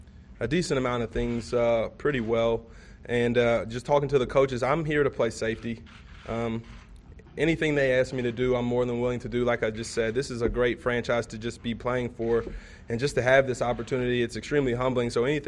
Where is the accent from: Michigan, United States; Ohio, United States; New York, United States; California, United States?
Ohio, United States; Cincinnati; growing up around the Cincinnati area, that was a team that you know about. And, you know, being a Bengal fan when I was a kid